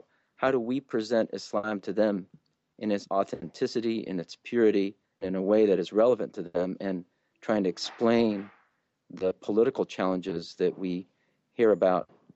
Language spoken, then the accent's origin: English; Arizona, United States; Well, I grew up in Arizona, so there was nothing. So I had no idea of what it meant to be a Muslim, other than that my parents were Muslim and that we fasted in Ramadan, which was very painful in Arizona on hot summer days.